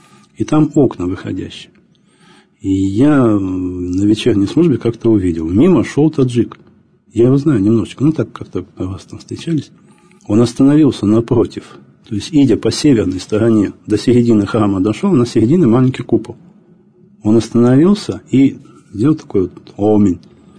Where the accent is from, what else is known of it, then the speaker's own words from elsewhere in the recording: Uzbekistan; я вырос в Узбекистане, очень много лет там прожил.